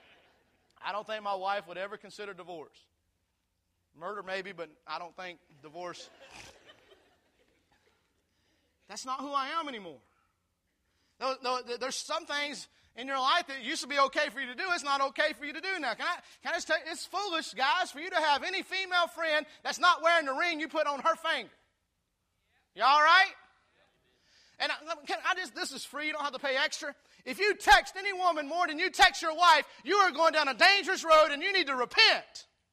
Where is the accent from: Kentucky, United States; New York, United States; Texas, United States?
Texas, United States; Somebody asked me, I'm from Texas.